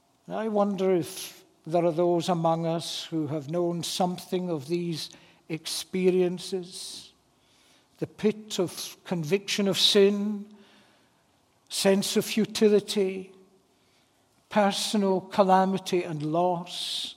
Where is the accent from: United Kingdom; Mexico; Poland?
United Kingdom; Edinburgh, Scotland; where I grew up in Edinburgh, for long years we had a lovely, godly man who was a true pastor.